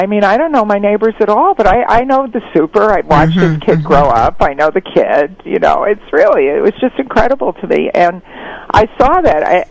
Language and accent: English; New York, United States; I grew up in New York, and I always thought of it as kind of this dirty, kind of grungy place.